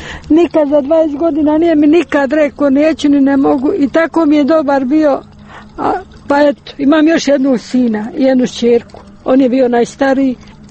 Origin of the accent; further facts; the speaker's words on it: Bratunac, Republika Srpska, Bosnia & Herzegovina; iz Bratunca sam, izgubila sam svog sina 21 godinu